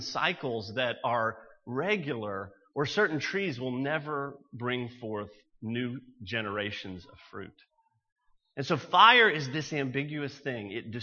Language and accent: English; Mississippi, United States; I'm reading a book, believe it or not, about, where's our forestry people, about forestry where I grew up in Mississippi.